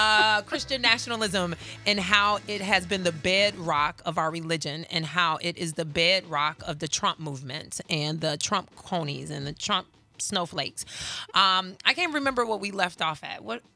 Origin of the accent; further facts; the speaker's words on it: Chicago, Illinois, United States; For folks who don't know, I grew up in the hood in Chicago.